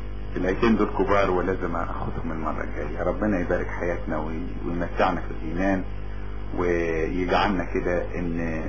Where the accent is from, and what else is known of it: Upper Egypt, Egypt